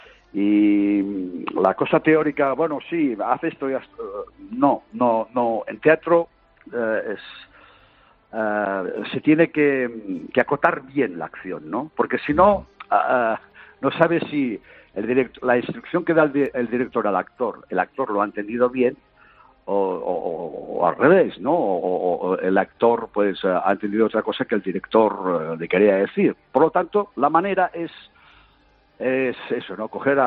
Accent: Torelló, Catalonia, Spain; Torelló, y a los de Torelló nos llaman pescayunas.

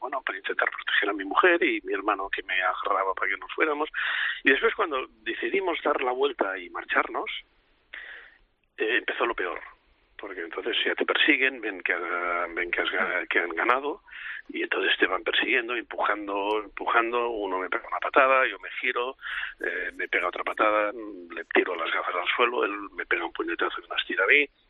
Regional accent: Girona, Catalonia, Spain; accent: Catalan; Mire, yo soy de Gerona y en Gerona tenemos fama, o presumimos, de tener un acento catalán muy cerrado.

